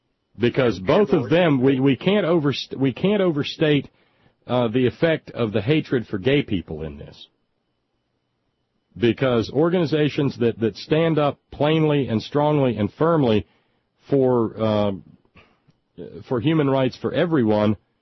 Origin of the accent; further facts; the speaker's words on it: Charleston, West Virginia, United States; something similar had happened here in my home state.